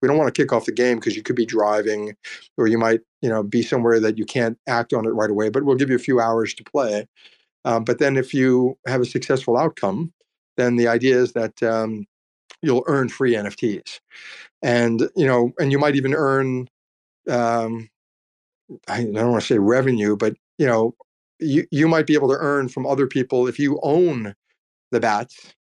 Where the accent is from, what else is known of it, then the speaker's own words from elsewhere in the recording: Austin, Texas, United States; And given that we're from Austin, we figured, you know, Austin's got bats, 2 million of them under Congress Street Bridge, and we've got armadillos all over the state.